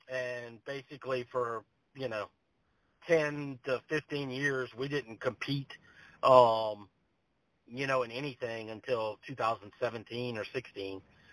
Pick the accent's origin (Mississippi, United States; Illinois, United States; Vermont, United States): Mississippi, United States; I grew up in South Mississippi. So, you know, around here it's all just rodeo or horse show.